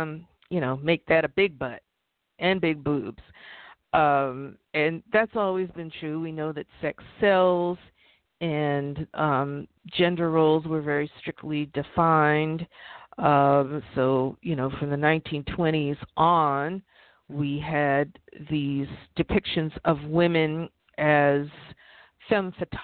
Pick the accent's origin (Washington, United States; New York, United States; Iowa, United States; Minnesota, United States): New York, United States; New York City; but I grew up in New York City and I'm a product of single sex education